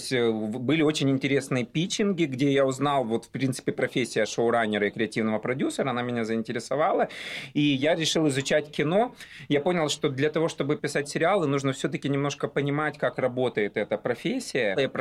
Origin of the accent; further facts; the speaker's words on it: Odesa, Odesa Oblast, Ukraine; Я из Одессы сам, одессит, вот, и переехал.